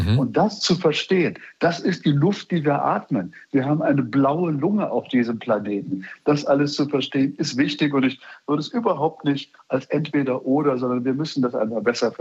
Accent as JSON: {"language": "German", "region": "Bremen", "country": "Germany", "said": "Und als Bremer sage ich das natürlich mit besonderer Unterstreichung."}